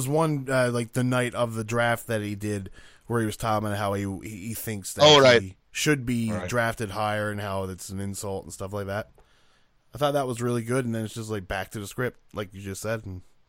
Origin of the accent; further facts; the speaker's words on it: Newfoundland and Labrador, Canada; accent: Newfie; first language Newfie; Yeah, no, Newfie is my first language.